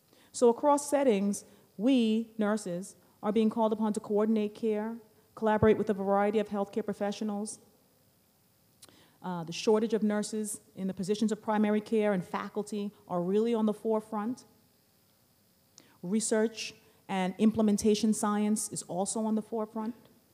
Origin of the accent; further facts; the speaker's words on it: New York, United States; And I'm from New York, where driving is aggressive.